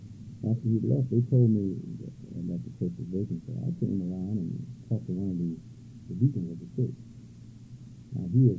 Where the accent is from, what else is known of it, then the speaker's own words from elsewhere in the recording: the South, United States; I really wanted to come back south, but I wasn't particularly interested in coming back not to my hometown.